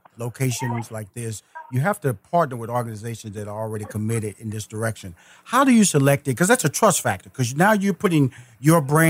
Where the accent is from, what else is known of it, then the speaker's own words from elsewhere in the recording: Houston, Texas, United States; Well, see, I'm a Texas boy. I'm from Houston, Texas.